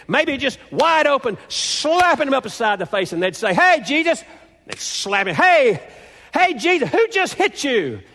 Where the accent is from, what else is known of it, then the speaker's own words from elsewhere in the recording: Tennessee, United States; I grew up in West Tennessee, and up on the bluff, Obion County Bluff, there were we'd go rabbit hunting a lot